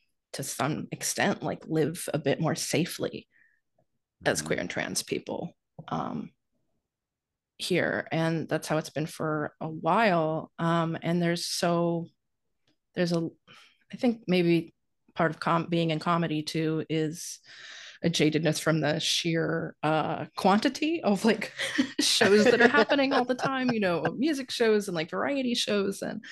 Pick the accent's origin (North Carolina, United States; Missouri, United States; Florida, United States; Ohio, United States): Ohio, United States; as like a little queer kid growing up in Ohio, where it's like, wow, the Rocky Horror Picture Show, this is wild.